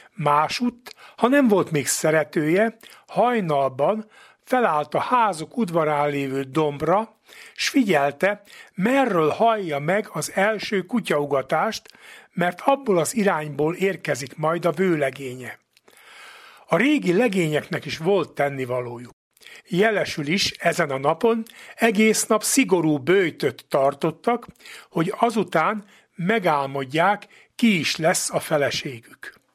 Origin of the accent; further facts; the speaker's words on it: Újkígyós, Békés, Hungary; Gyermekkoromban Újkígyóson a nagy munka előkészületei már korábban elkezdődtek.